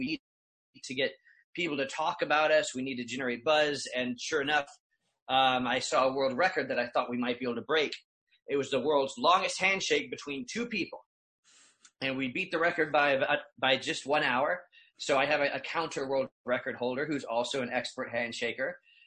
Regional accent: United States; I only hire in the Philippines, and I'm not a Filipino, I'm American.

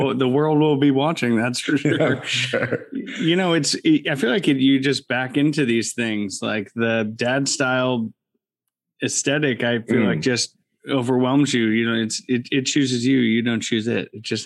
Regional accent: Milwaukee, Wisconsin, United States; I feel there's a strong connection to where I grew up in Milwaukee in terms of it being, it's not even second tier. I think it's like a third tier city.

